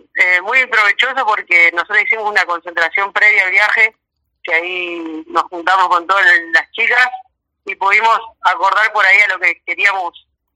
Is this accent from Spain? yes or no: no; Santa Fe, Argentina; now in Bariloche, Argentina; Yo vengo de Santa Fe Capital.